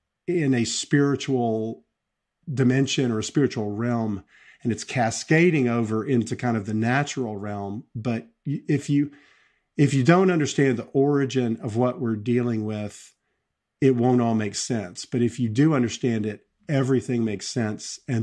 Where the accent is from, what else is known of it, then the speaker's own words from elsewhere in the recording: Tennessee, United States; I grew up down here in the South, grew up in Tennessee, and just had a normal kind of middle class, you know, upbringing.